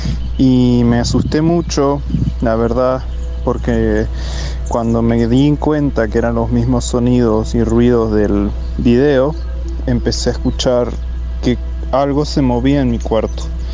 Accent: Argentina; soy argentino.

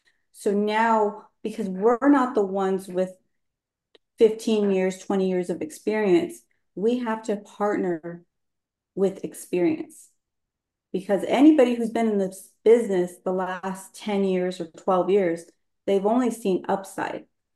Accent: California, United States; moved away as an adult; now in Florida, United States; I'm originally from California. My husband and I, we got into real estate just a few years ago. We were living in California.

